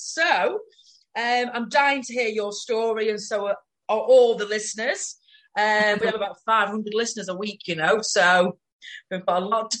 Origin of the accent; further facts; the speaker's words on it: Manchester, North West England, United Kingdom; So today, I've got a special guest from my hometown, Manchester.